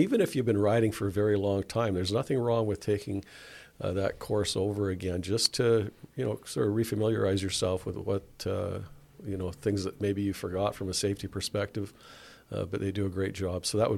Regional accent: Dawson Creek, British Columbia, Canada; And I would say that because I'm from Dawson Creek and that trip from Prince George to Dawson Creek is beautiful scenery through the Pine Pass.

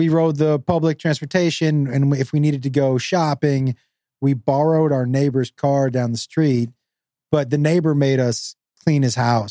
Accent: Amherst, Massachusetts, United States; I grew up in Amherst, Mass. There was free public transportation.

